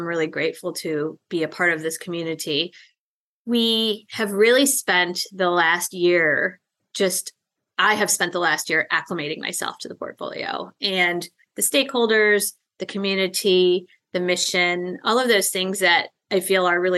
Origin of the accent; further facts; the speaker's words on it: Illinois, United States; So I grew up in the suburbs of Chicago, a city you know well, and really just had a lovely upbringing